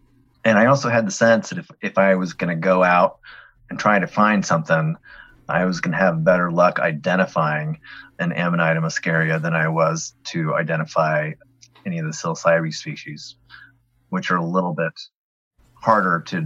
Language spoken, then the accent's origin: English; Oregon, United States; Fortunately, I grew up outside Portland, and we had this wonderful bookstore called Powell's. Anybody from the Portland area will know what I'm talking about.